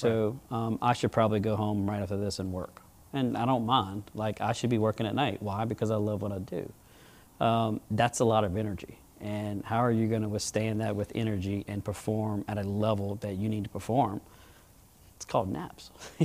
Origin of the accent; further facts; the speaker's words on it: Louisiana, United States; Now I walk in a crowd, very proud, put my cowboy boots on, you know, show them that I'm from Louisiana, and for some reason, people love that.